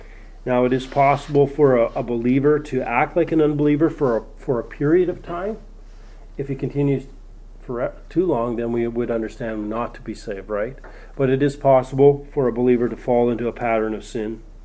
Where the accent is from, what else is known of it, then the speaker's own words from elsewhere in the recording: Three Hills, Alberta, Canada; I grew up in Three Hills, Alberta.